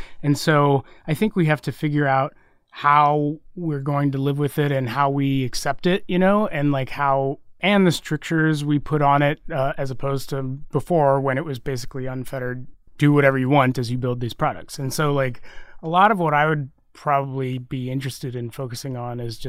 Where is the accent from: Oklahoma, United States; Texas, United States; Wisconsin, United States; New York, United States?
Texas, United States; now in San Francisco, United States; Like, my folks, I grew up in Texas, so, mm-hmm. like, my folks live there.